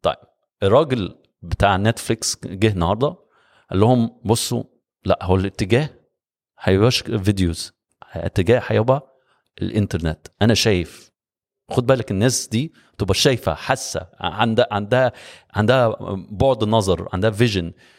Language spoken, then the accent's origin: Arabic; Egypt; الشركات اللي انت بتشوفها وعندنا في مصر كتير